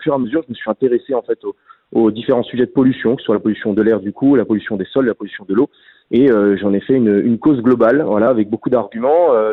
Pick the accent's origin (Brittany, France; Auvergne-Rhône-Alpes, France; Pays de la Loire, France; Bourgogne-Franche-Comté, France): Auvergne-Rhône-Alpes, France; on est de Haute-Savoie tous les deux